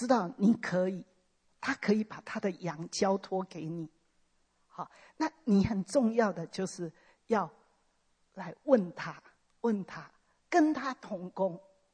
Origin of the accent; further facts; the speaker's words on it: China; 那为什么一传给我们中国人，我们中国人比较会就封锁住了